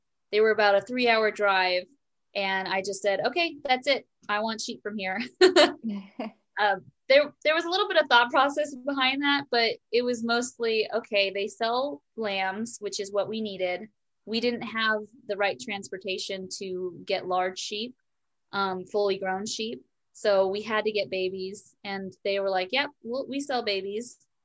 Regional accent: California, United States; I'm originally from California, so I'm like, I get the heat, but humidity is definitely its own monster.

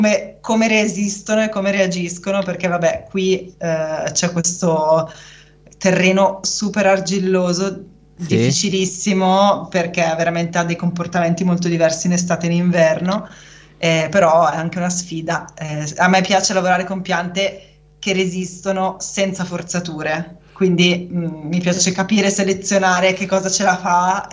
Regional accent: Bergamo, Lombardy, Italy; Io ho studiato architettura, sì, a Ferrara, anche se sono bergamasca d'origine

